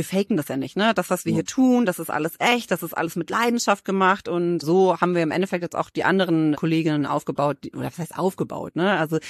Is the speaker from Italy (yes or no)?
no; Rhineland, Germany; wir kommen aus dem Rheinland, wir reden auch gerne, wir lachen auch gerne.